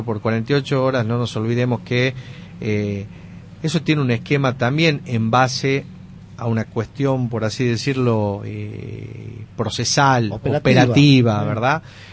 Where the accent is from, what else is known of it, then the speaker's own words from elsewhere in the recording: Tucumán, Argentina; me indigna me molesta como tucumano